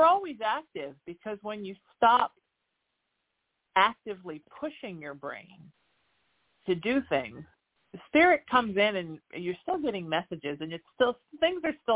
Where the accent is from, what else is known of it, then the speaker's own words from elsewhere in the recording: New Haven, Connecticut, United States; born there; also born or lived in Lake Michigan / Chesapeake Bay; And so I was born on Long Island Sound in New Haven, Connecticut. And then we lived on Lake Michigan. And then we lived in the Chesapeake Bay. And then we moved here.